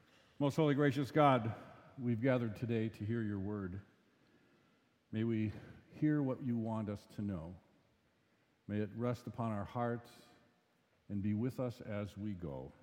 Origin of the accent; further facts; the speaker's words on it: Milwaukee, Wisconsin, United States; Now, you know, I grew up in the Milwaukee area. There are no mountains around here.